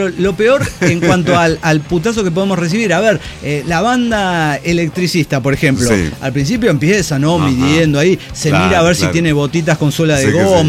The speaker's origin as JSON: {"language": "Spanish", "town": "Silao", "region": "Guanajuato", "country": "Mexico", "said": "Para que estén orgullosos, soy el aldeano de Silao, no soy la mamada."}